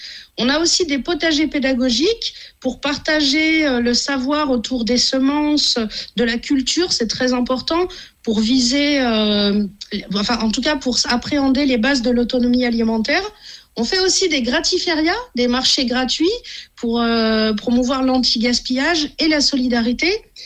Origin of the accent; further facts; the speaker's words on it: Auvergne-Rhône-Alpes, France; born there; je suis née dans le Beaujolais